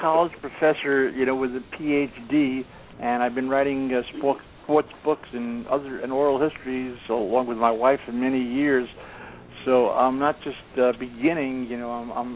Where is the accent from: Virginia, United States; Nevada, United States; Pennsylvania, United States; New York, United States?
New York, United States; Brooklyn; I came from Brooklyn, and I came from a tough neighborhood.